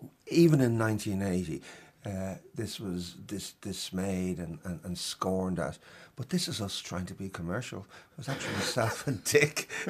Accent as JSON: {"language": "English", "town": "Dublin", "region": "Leinster", "country": "Ireland", "tie": "born or raised there", "said": "I grew up on Cedarwood Road, same road … grew up on."}